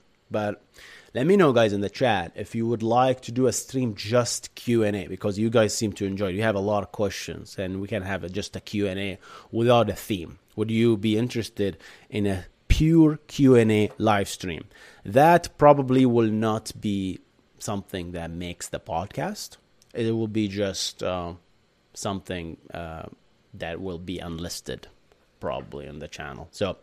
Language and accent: English; Bahrain; English is a second language; now in United States; I'm from Bahrain originally. I moved to the States 5 years ago.